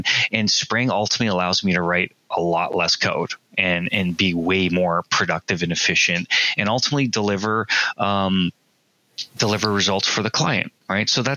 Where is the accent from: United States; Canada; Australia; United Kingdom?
Canada; Toronto, Ontario; I'm in Toronto, and born and raised in Toronto. I'm based out of Toronto here